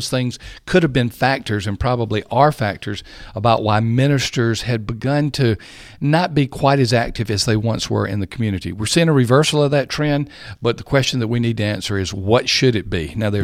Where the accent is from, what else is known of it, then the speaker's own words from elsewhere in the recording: Franklin, Tennessee, United States; We work in Nashville. I live in Franklin, all in the metro Nashville area. But I discover things about my hometown, Franklin, every week.